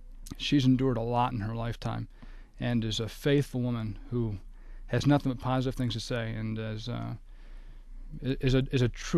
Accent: Southfield, Michigan, United States; We grew up in Southfield, as you mentioned.

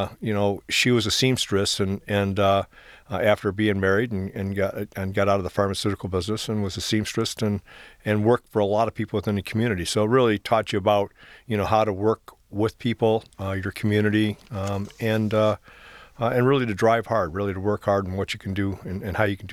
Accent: Redford, Michigan, United States; So my mother and father, we grew up in Redford, Michigan.

